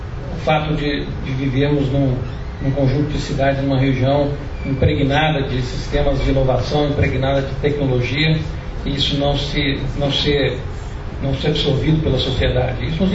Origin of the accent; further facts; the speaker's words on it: Campinas, São Paulo, Brazil; Eu sou aqui de Campinas.